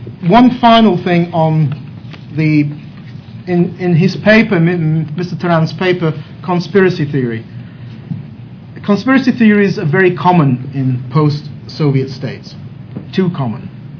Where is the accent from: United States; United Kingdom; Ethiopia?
United Kingdom; I'm from Britain